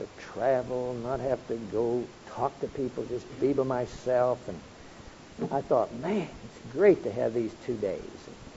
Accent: Hollis, Oklahoma, United States; here I was, a little farm guy from Oklahoma. I grew up in Hollis, Oklahoma

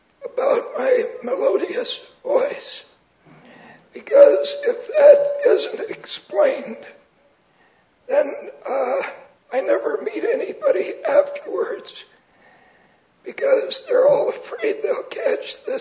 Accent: Salem, Oregon, United States; I grew up in Salem, Oregon.

